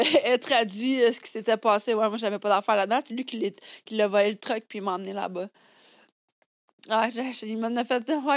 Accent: Canada; j'ai fini par donner mon passeport pour comprendre que je venais du Canada

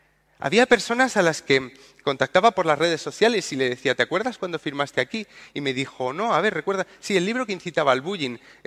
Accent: Andalusia, Spain; Yo no soporto que se metan con mi región. Yo soy andaluz.

